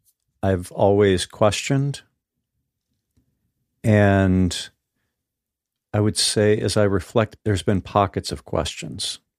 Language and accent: English; Arizona, United States; growing up in Northern Arizona, very conservative.